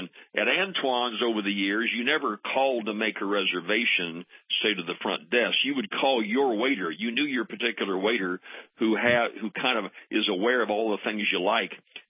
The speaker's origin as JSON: {"language": "English", "town": "St. Louis", "region": "Missouri", "country": "United States", "tie": "born or raised there", "said": "I grew up in St. Louis, Missouri, and the St. Louis Country Club was a private country club I didn't belong"}